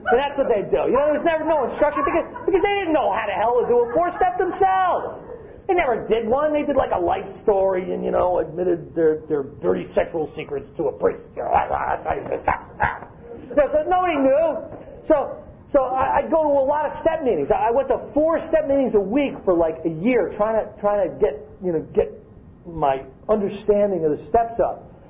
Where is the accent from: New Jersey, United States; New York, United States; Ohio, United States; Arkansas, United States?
New Jersey, United States; Like, hurry up! We're from Jersey!